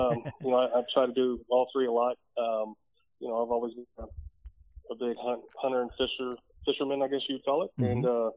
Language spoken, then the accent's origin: English; Cincinnati, Ohio, United States; now in Texas, United States; obviously I grew up in Cincinnati. Cincinnati was always home, because that's where not only I spent most of my time, but like I said, I grew up there